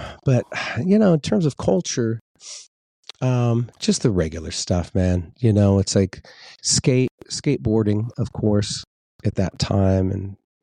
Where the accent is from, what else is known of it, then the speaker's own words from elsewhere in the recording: Wrightwood, California, United States; also born or lived in Fontana; Yeah, Wrightwood's my hometown. You know, I grew up, when as a really young child, I lived in Fontana, which is like a recovering steel town in the Inland Empire, like San Bernardino County.